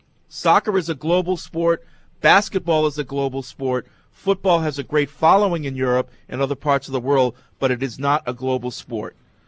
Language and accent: English; England, United Kingdom; now in New Zealand; Speaking as an Englishman living down in New Zealand who played football, not soccer, for 10 years in the UK and supported the WFL, EFL until its demise.